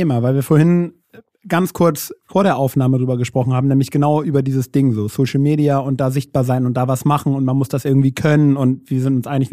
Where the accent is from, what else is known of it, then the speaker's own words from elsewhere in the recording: Hamburg, Germany; Ich bin ja in Hamburg groß geworden.